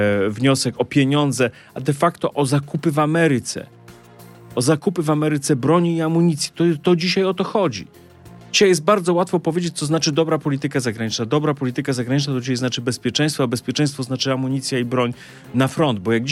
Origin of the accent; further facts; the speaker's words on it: Subcarpathian Voivodeship, Poland; a jeszcze do tego pochodzę z Podkarpacia